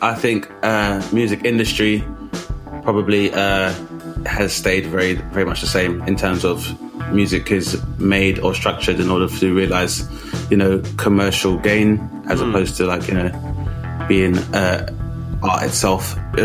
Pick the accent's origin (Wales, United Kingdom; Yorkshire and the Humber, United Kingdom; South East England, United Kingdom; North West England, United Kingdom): South East England, United Kingdom; Milton Keynes; from Milton Keynes